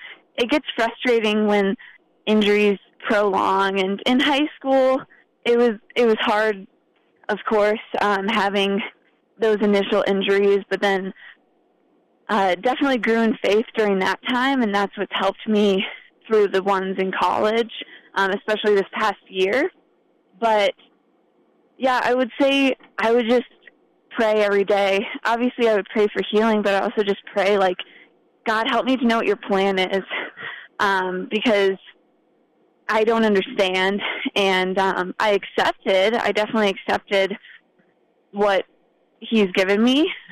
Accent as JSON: {"language": "English", "town": "Mishawaka", "region": "Indiana", "country": "United States", "tie": "born or raised there", "said": "they were proud that I came from Mishawaka, and that was really neat."}